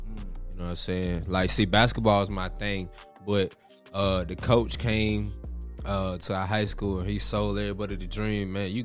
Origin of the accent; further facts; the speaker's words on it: South Carolina, United States; I'm from Westbrook County. Westbrook County, South Carolina. Country, 843.